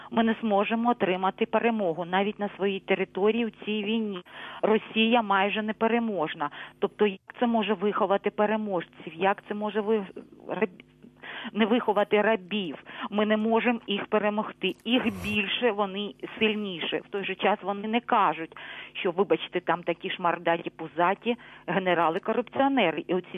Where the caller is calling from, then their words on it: Luhansk Oblast, Ukraine; Добрий вечір, я з Луганщини.